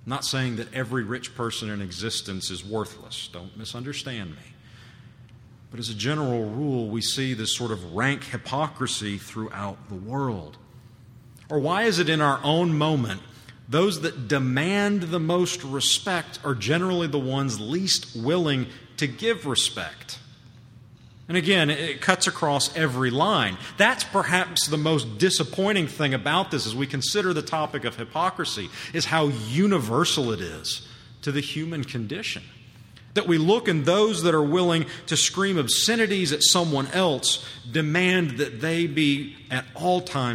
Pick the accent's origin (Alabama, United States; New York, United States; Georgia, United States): Alabama, United States; Huntsville; It's the same hypocrisy that has allowed people, where I grew up in Huntsville, at my grandparents' church at one point